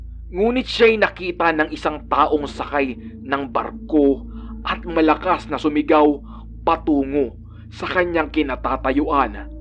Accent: Eastern Visayas, Philippines; Ako po ay tubong Samar.

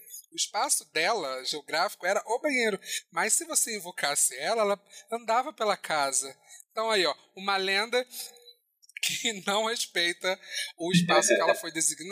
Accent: São Paulo, Brazil; Eu, quando era criança lá em São Paulo

